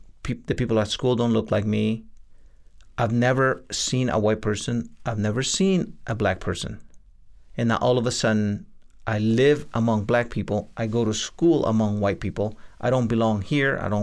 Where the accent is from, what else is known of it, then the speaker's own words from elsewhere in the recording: El Salvador; I was born and raised in Central America. I was born and raised in El Salvador. So life was poor.